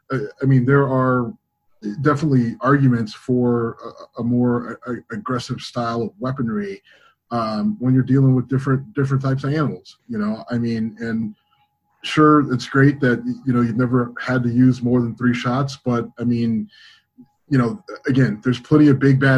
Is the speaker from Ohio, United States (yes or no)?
yes; Cleveland, Ohio, United States; because of where I come from, where I grew up and living in Cleveland and the violence, you know, in the inner city areas that I've been.